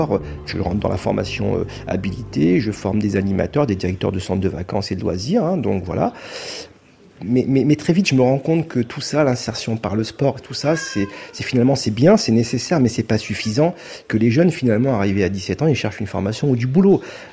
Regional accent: Maubeuge, Hauts-de-France, France; born there; mes parents donc, sont nés donc, en Algérie, en tous les cas pour mon père et ma mère, il n'y a aucun doute là-dessus. Moi en revanche, je suis né donc, en France, à Maubeuge, dans le nord de la France.

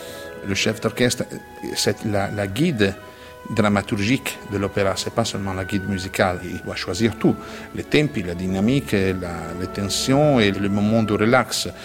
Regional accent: Italy; Je suis italien et je viens de dans une tradition d'un pays qui fait de l'opéra vraiment un héritage très important

